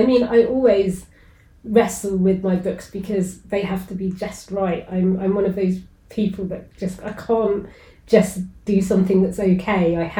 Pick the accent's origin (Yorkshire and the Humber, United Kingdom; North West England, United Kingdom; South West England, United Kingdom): South West England, United Kingdom; Bristol; She lived opposite me, actually, where I grew up in Bristol.